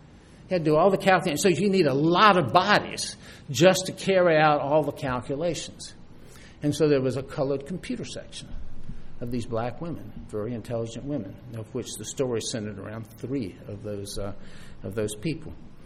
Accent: Newport News, Virginia, United States; Hampton, Virginia is basically my home. I was born and reared in Newport News, Virginia, Newport News and Hampton.

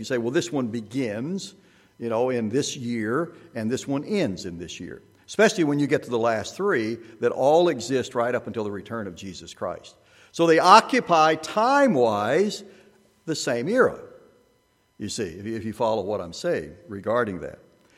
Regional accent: Arkansas, United States; My wife was from Georgia. I'm from Arkansas. I graduated from Ambassador College in Big Sandy. I was first serving in Atlanta.

